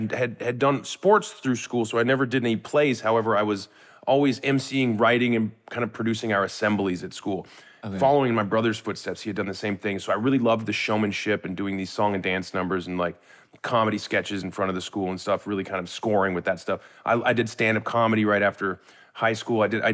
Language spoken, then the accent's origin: English; Lake Stevens, Washington, United States; I grew up in a town called Lake Stevens in Washington State